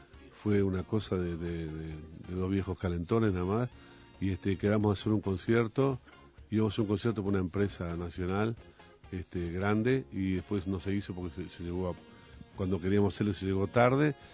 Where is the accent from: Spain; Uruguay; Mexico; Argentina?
Uruguay; Yo, como uruguayo, le agradezco mucho lo que hizo Jaime por la música uruguaya.